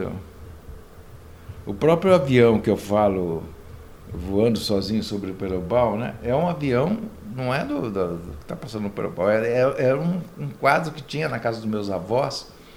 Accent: Lebanon; eu sei fazer, eu sou libanesa

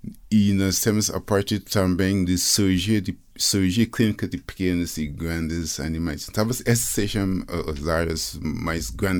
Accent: Guyana; Portuguese is a second language; now in Brazil; Eu sou da Guiana, antiga Guiana inglesa, mas estou no Brasil faz uns 30 anos.

